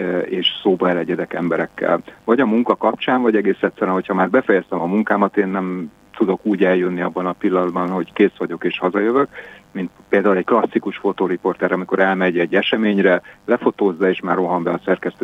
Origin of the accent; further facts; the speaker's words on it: Budapest, Hungary; Én a 9. kerületben nőttem fel, nem túl jó környéken, amikor én gyerek voltam 1972-ben